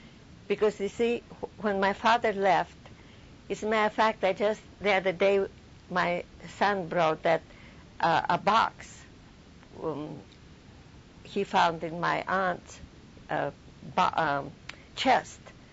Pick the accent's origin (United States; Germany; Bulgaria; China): China; Harbin, Heilongjiang; English is a second language; I came from Harbin.